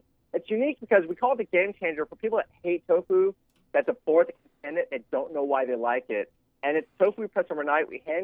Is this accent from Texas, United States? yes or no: yes; Texas, United States; Well, number one, I'm from Texas, and I'm not to be mean. There just isn't good chicken fried steak anywhere in Southern California for the most part.